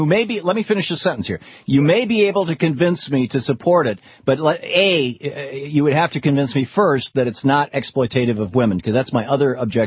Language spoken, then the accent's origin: English; Michigan, United States; the Rust Belt, for example, where I grew up in the Midwest in Michigan, has a completely different culture from California